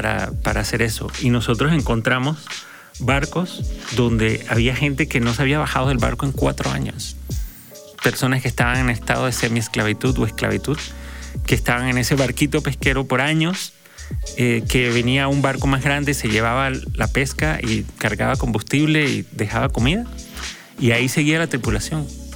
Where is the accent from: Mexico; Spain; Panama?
Panama; la cultura de Panamá es eminentemente caribeña. Entonces, si bien estamos en el Pacífico, somos caribeños.